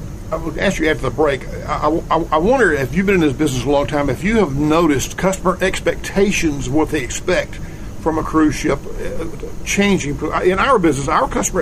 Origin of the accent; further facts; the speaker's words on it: Georgia, United States; of course, I'm from the United States, from Georgia, but I meet people from all over.